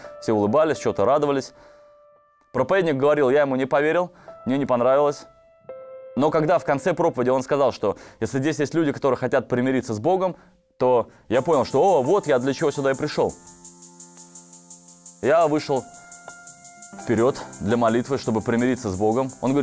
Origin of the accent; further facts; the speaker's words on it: Moscow, Russia; Я родился в Москве, жил в Москве, был обыкновенным таким парнем московским.